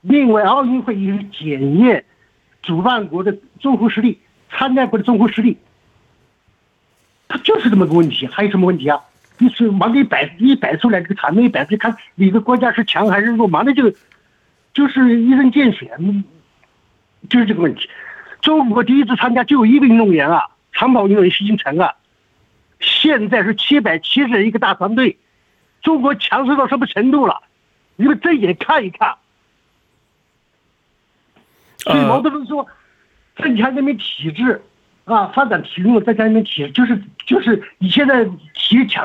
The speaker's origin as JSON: {"language": "Chinese", "country": "Australia", "said": "我是澳大利亚的"}